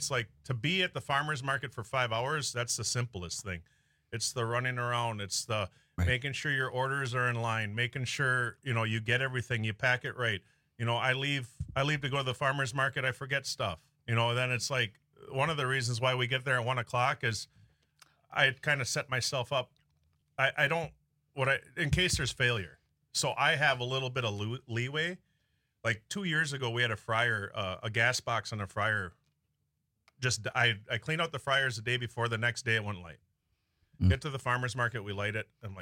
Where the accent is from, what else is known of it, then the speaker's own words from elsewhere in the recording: Milwaukee, Wisconsin, United States; also born or lived in West Allis; I grew up in Milwaukee until I was like 12 or 13 and West Allis, which is like a suburb of Milwaukee.